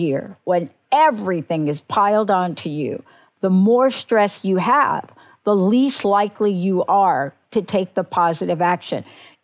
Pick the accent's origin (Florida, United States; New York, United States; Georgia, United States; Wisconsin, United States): New York, United States; also born or lived in New Jersey; now in Washington, United States; I live in Washington State now, but I grew up in New York and New Jersey